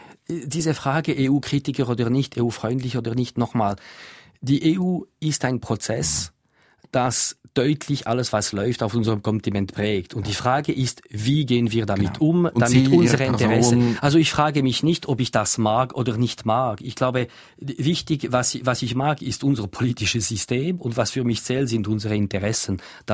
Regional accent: Switzerland; ich fühle mich vor allem als Schweizer Bürger, für mich ist es eben als Schweizer Bürger wichtig, dass man die Sachen klarstellt, oder?

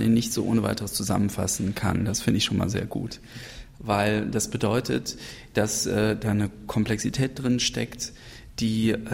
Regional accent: Cologne, North Rhine-Westphalia, Germany; Ich bin in Köln-Riehl aufgewachsen, am Rhein wohnten wir und im alten Teil von Riehl ging ich zur Schule

